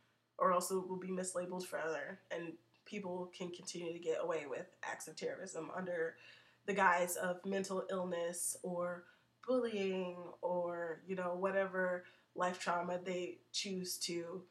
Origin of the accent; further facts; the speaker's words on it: Midwest, United States; I'm from the Midwest, technically.